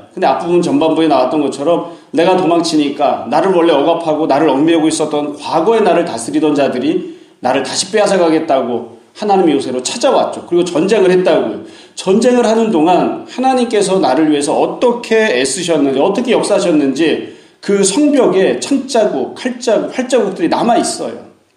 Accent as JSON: {"language": "Korean", "region": "Seoul", "country": "South Korea", "tie": "born or raised there", "also_born_or_lived": "Daegu", "said": "저도 태어나긴 대구에서 태어났는데 반여울이라는 곳에서 태어났습니다. 태어나서 얼마 안 있다가 그냥 곧장 서울로 올라와서 대구가 고향인지 어딘지 알지도 못합니다."}